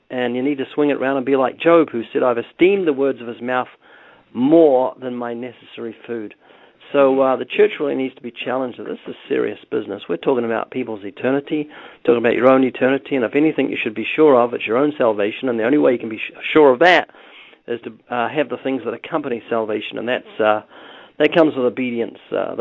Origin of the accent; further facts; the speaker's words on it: New Zealand; accent: New Zealand; now in United States; I was born twice in New Zealand. Notice the slight accents because I've only been in the U.S. 22 years, but I spent most of my life in, down under in New Zealand walking around upside down.